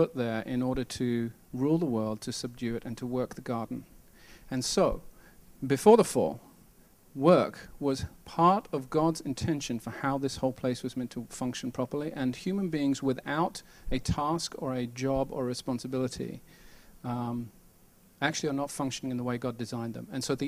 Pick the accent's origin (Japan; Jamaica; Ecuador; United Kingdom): United Kingdom; now in Santa Cruz, United States; and you can tell from my accent I'm not from around here. I live in Santa Cruz, And but I am kind of eventually from the UK through a very long history of being a missionary kid